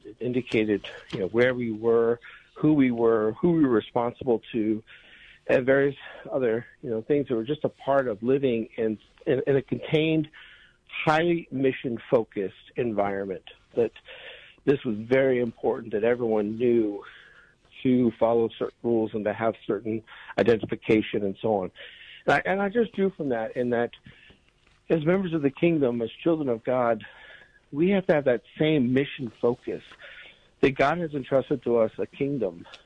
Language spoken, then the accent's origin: English; Germany; I grew up in what was then West Germany during the Cold War. My father was in the military